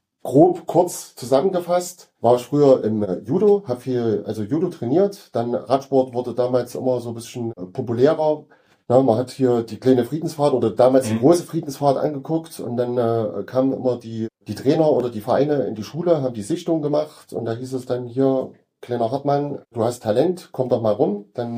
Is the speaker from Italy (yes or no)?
no; Gera, Thuringia, Germany; Geboren in Gera, im guten alten Bezirkskrankenhaus. Ja, genau. Und ja, und lebe eigentlich schon immer in Gera. Hatte mal nach der Lehre mal einen kleinen Abstecher nach Nürnberg. War dort 2 Jahre dann in Nürnberg tätig und bin dann aber schnell wieder zurückgekommen